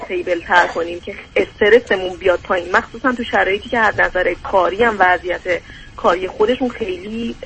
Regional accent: Iran; من اینجا بزرگ شده ایرانم،

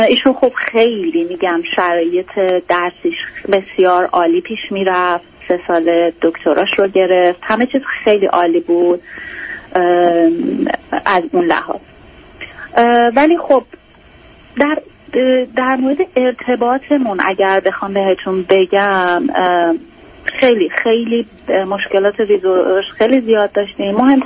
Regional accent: Iran; من در ایران به دنیا اومدم در یکی از شهرستانهای ایران

